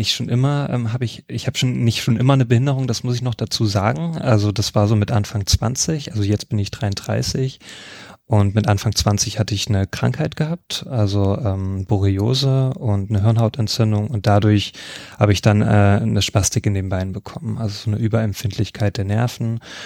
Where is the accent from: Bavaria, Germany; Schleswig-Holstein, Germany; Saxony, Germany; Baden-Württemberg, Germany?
Saxony, Germany; Leipzig; ich komme aus Leipzig